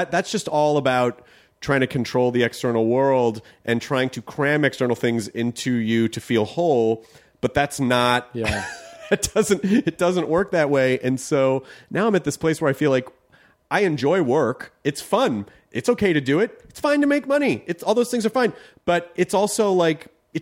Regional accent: the South, United States; And you know, like I grew up in the South

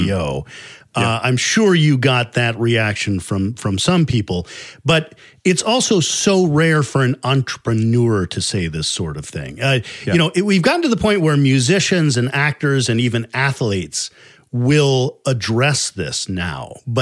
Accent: Chicago, Illinois, United States; I'm from Chicago, so tell me what street.

